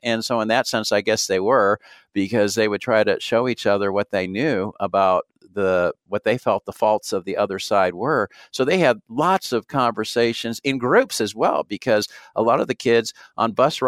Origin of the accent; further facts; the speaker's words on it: California, United States; now in Utah, United States; And I'm from Southern California. I went to church that had 7,000 people and they had a huge youth group.